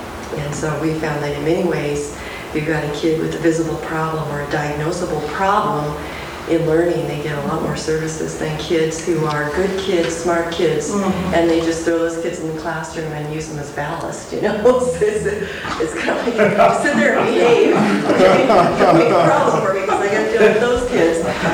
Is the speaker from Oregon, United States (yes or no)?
yes; Fremont, Oregon, United States; I'm from Fremont, Oregon, and I'm the one that's also the parent of three kids.